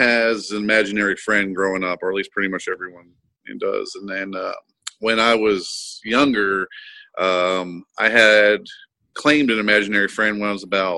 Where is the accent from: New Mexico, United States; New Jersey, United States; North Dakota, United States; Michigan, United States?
New Jersey, United States; Trenton; I grew up in Trenton, New Jersey. You know, it wasn't a very nice area